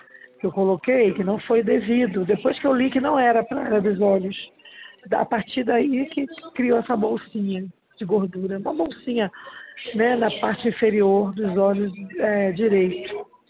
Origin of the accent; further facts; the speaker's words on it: Nova Iguaçu, Rio de Janeiro, Brazil; Sim, amor. Sou daqui de Nova Iguaçu mesmo.